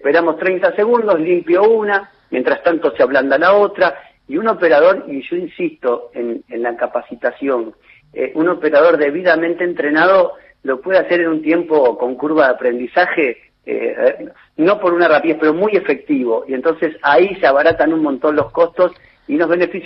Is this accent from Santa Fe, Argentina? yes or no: yes; Carcarañá, Santa Fe, Argentina; Soy de Carcarañá, cada una hora de Rosario.